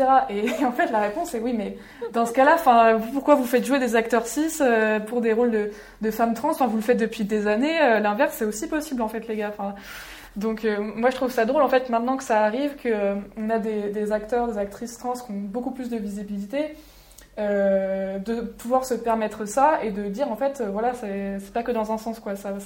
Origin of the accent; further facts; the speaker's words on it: Pays de la Loire, France; je viens pas du tout de Paris, mais je viens vraiment d'un milieu très rural, je viens de la Vendée, donc milieu catho, de droite. Donc heureusement, je viens d'une famille de fonctionnaires, enfin d'enseignants, de gauche